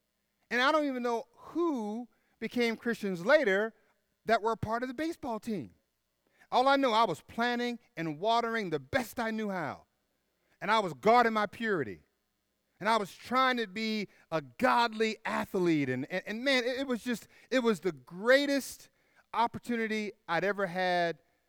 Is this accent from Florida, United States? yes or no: yes; Tallahassee, Florida, United States; And so I go up to Boston, and I'm from Tallahassee, and it was cold, it was fast, it was furious.